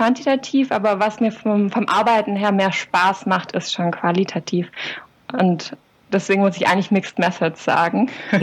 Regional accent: Baden-Württemberg, Germany; ich komme auch aus der Gegend von Tübingen. Also ich bin aufgewachsen auf der Schwäbischen Alb, ist nicht so weit weg

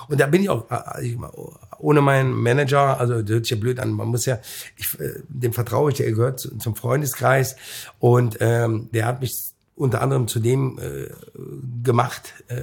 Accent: Cologne, North Rhine-Westphalia, Germany; ich komme aus dem Brennpunktgebirge, Bezirk, ich bin aus Köln-Mühlheim, ich kenne die Seiten, ich kenne alle Facetten.

